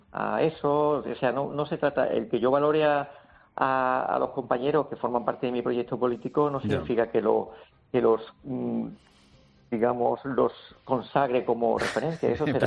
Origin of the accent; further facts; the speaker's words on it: Andalusia, Spain; desde el compromiso como andaluz con mi tierra